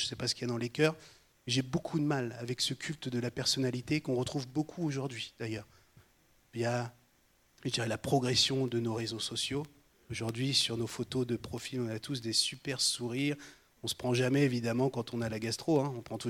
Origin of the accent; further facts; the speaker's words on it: France; c'est normal, je suis français aussi